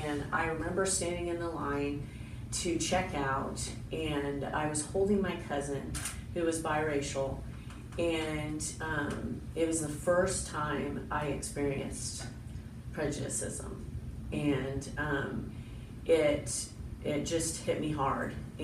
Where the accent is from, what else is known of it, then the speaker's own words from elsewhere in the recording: Belleville, Kansas, United States; And so I'm from Kansas, Belleville, Kansas, a little town in Belleville